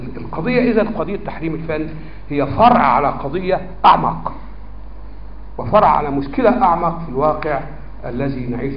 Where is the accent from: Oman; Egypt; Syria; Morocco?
Egypt; يعني أنا معلش وأنا مصري بعتقد أن أنا مصري،